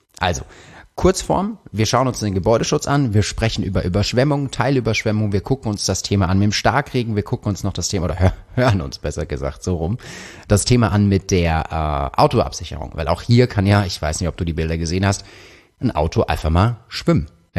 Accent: Karlsruhe, Baden-Württemberg, Germany; ich komme aus Karlsruhe und das ist quasi gefühlt so vor der Haustür

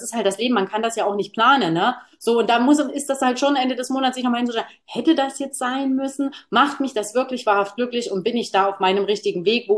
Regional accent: Munich, Bavaria, Germany; ich komme ja aus München

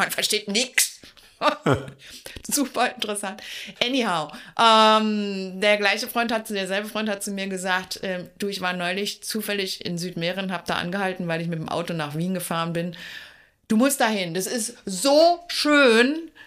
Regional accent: Berlin, Germany; bin eben Berlinerin

